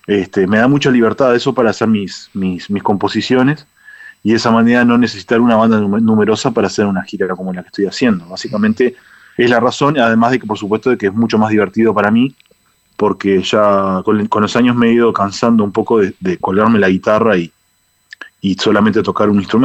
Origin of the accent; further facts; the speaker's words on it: Uruguay; una especie de manusija uruguayo, digamos, que hago candombe, ¿no? Uh-huh. Que el ritmo de mi tierra.